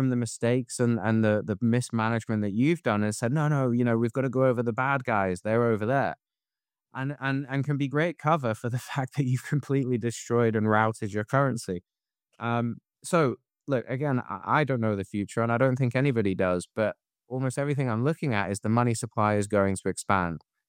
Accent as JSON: {"language": "English", "country": "United Kingdom", "said": "because I'm British, right?"}